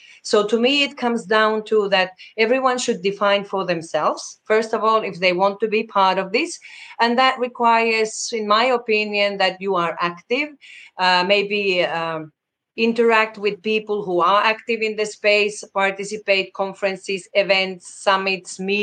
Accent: Finland; English is a second language; originally … comes from Finland. So in my native language, we write crypto with the K. So I want to identify to be identified back home.

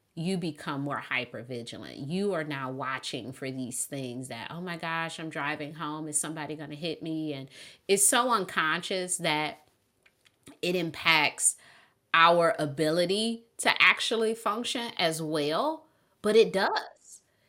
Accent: Detroit, Michigan, United States; I used to live in Detroit and I grew up, born and raised in Detroit, and I had a house there

